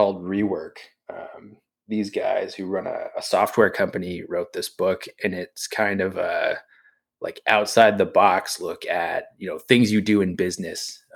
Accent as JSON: {"language": "English", "region": "New England", "country": "United States", "tie": "born or raised there", "said": "But I grew up in New England and surfed in the wintertime there, and it's just horribly cold"}